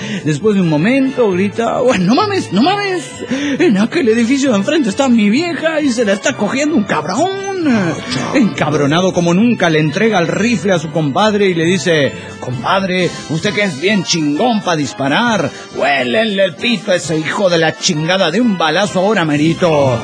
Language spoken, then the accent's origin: Spanish; Zapopan, Jalisco, Mexico; de Zapopan, Jalisco, México.